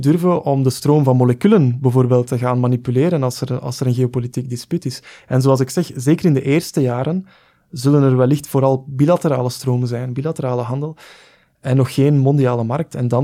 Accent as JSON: {"language": "Dutch", "country": "Belgium", "said": "Als ik kijk naar mijn thuisland België"}